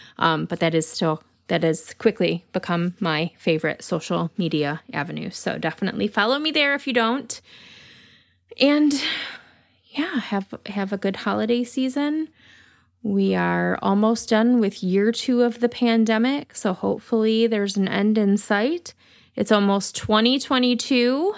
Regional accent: Michigan, United States; accent: Michigan; if you're missing the sound of my Michigan accent

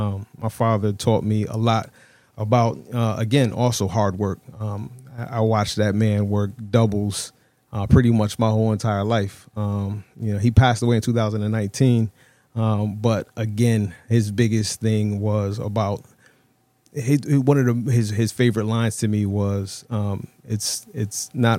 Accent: New Haven, Connecticut, United States; So I grew up right here in New Haven. I've lived in every hood in New Haven.

